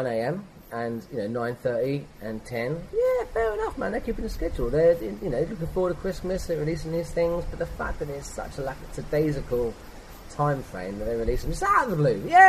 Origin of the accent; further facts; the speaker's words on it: East of England, United Kingdom; I'm from Hertfordshire in the Chiltern Hills, which is lovely